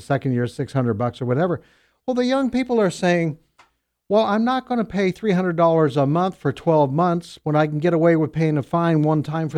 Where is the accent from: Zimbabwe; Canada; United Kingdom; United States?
Canada; hey, listen, I'm from Canada.